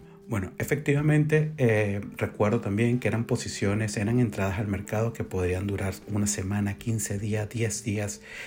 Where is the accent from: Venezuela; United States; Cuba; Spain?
Venezuela; moved away; Bueno, soy venezolano. Estoy viviendo en Asia desde el año 2005.